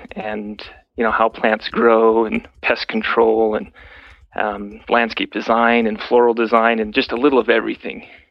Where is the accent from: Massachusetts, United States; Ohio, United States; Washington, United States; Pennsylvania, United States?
Washington, United States; Well, I moved around a lot as a kid. My earliest memories of gardening and fruit trees and stuff was in Washington State.